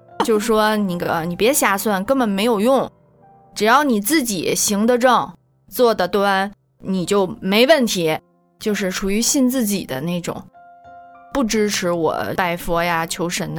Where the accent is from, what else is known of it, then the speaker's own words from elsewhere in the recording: Beijing, China; 对，我是土生土长的北京人，老北京。